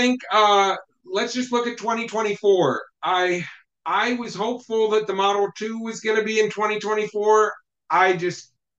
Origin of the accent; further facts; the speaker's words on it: Iowa, United States; I grew up in Iowa. I know the culture of those people